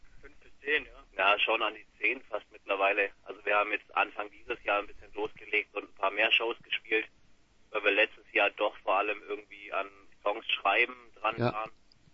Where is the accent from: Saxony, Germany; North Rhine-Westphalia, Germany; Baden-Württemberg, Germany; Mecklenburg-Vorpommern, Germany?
Baden-Württemberg, Germany; Esslingen; Wir kommen aus Esslingen, das liegt bei Stuttgart.